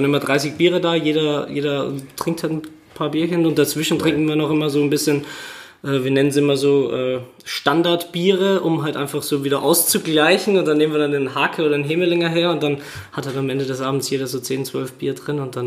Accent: Austria; ich bin jetzt seit 6 Jahren, sechs Jahre sind's. 2013 bin ich hierher gekommen. Und ursprünglich komme ich so ziemlich aus der Mitte von Österreich. Das ist jetzt irgendwie keine größere Stadt in der Nähe.

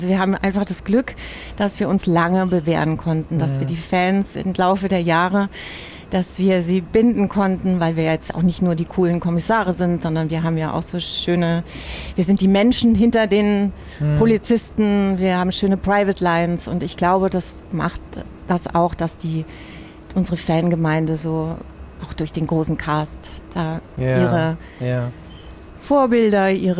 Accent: Heidelberg, Baden-Württemberg, Germany; Ich bin in Süddeutschland geboren, in Heidelberg, aufgewachsen.

